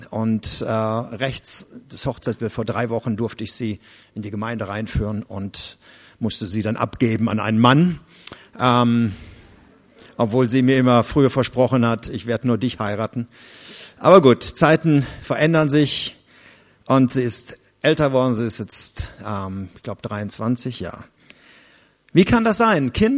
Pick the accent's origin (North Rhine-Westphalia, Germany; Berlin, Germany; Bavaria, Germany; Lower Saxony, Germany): North Rhine-Westphalia, Germany; Erkrath; Ich komme aus dem Raum Erkrath. Das ist ein Vorort von Düsseldorf.